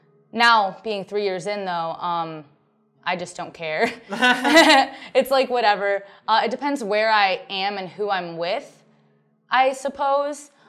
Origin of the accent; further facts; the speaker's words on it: Michigan, United States; I'm originally from Michigan, so it was winter in Michigan